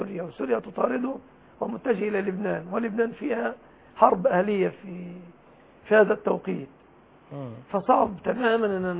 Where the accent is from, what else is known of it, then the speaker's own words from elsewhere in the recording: Egypt; أنا مصري ما أعرفش إيه يعني قصة يضم ويؤمن.